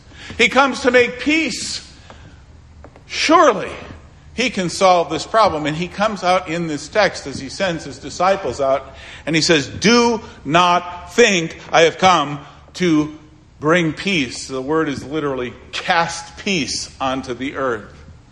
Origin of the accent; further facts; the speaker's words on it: Milwaukee, Wisconsin, United States; I grew up in Milwaukee, a couple miles from the way the neighborhood separated or were delineated.